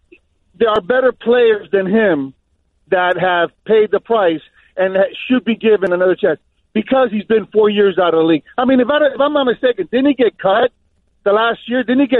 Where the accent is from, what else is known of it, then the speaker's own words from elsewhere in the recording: Miami, Florida, United States; Secondly, I'm from Miami, and Cap said some things down here praising Fidel Castro.